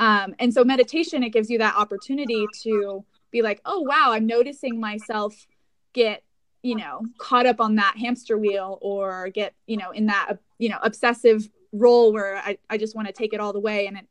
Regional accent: Aspen, Colorado, United States; I grew up in Aspen, Colorado.

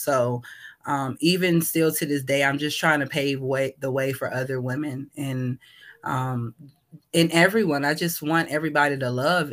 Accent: Richmond, Virginia, United States; also born or lived in New Jersey / Washington; Okay, so I was born in Richmond, Virginia. I was kind of raised here and there. My mom is from New Jersey.

